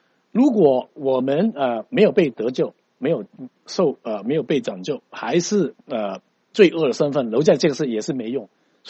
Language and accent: Chinese; China